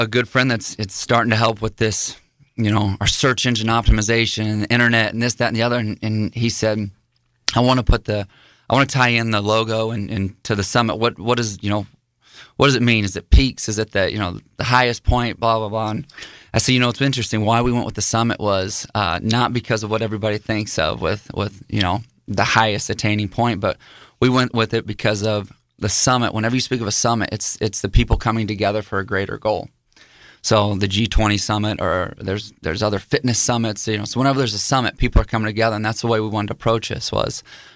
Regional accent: Leavenworth, Kansas, United States; So I actually grew up just right up the road in Leavenworth, Kansas, born and raised up there.

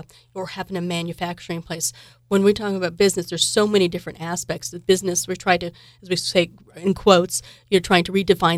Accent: Lawrence, Kansas, United States; born there; I was born in Lawrence, mm-hmm. but I didn't grow up in mm-hmm. Lawrence, and then I went to KU here and have lived here.

